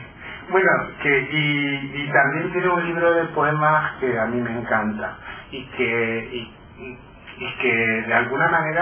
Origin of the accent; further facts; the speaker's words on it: Santa Cruz de Tenerife, Canary Islands, Spain; Yo soy canario y en mi ciudad de Santa Cruz, en Tenerife, vivía en la calle Poeta Tavares.